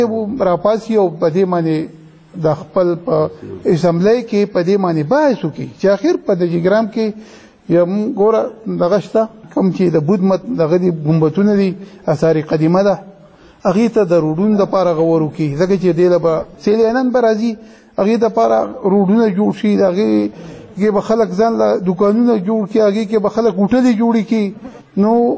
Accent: Pakistan; زه پاکستانی یم

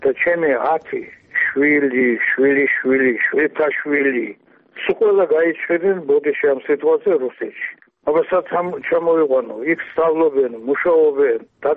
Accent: Tbilisi, Georgia; born there; მაგრამ მე ხომ თბილისში დავიბადე

